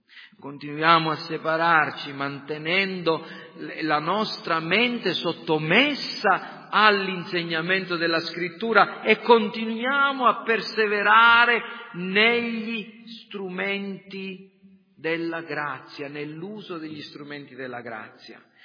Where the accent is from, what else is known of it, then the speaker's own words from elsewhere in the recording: Sicily, Italy; parla l'italiano perfino più correttamente di noi che siamo siciliani